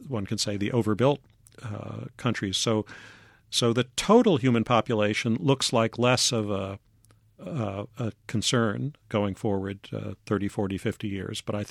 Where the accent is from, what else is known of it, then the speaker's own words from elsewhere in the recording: New York City, New York, United States; I was born and raised in New York City, so I have a New Yorker's view of the world.